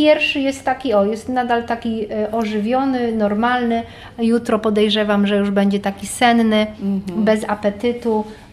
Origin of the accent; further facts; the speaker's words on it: Piła, Greater Poland Voivodeship, Poland; bo my jesteśmy z Piły